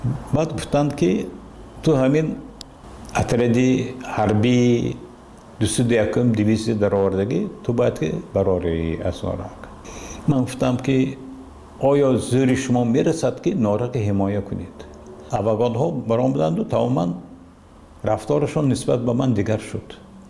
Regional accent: Tajikistan; من تاجیکستانی هستم، من تاجیک هستم

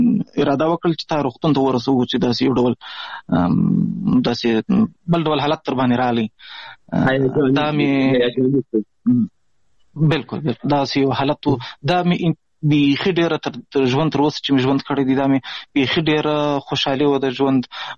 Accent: Pishin, Balochistan, Pakistan; also born or lived in Ghazni; زه خو اصلا د افغانستان د غزنی ولایت اوسېدونکی یم د مهاجرت شپې ورځې په پاکستان کې تیروم په پاکستان کې زیږیدلی یم د کوټې سره نږدې پښین ښار ګوټي ورته وایي په دې پښین ښار کې اوسېږم

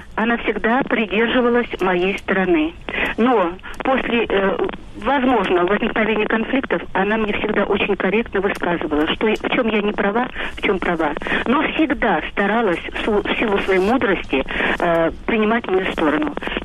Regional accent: Saint Petersburg, Russia; Добрый день, я из Петербурга

